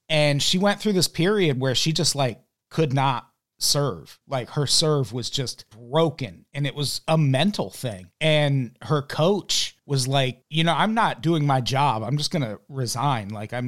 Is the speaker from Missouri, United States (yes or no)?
no; Illinois, United States; Yeah. And we're both from Illinois.